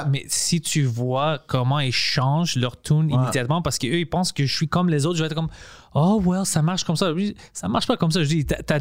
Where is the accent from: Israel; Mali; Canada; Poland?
Canada; Montreal, Quebec; à cause que je viens du Parkex, j'étais plus agressif.